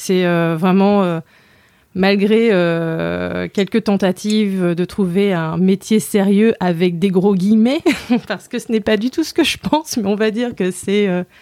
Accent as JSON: {"language": "French", "region": "Normandy", "country": "France", "moved": "yes", "said": "je suis artiste, illustratrice et graphiste par moment. Je viens de Normandie. J'ai très vite bougé de Normandie pour faire ce que je voulais faire."}